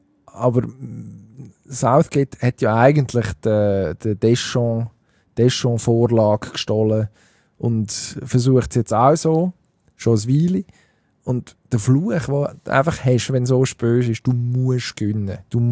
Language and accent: German; Switzerland; das haben wir jetzt als Schweizer gesehen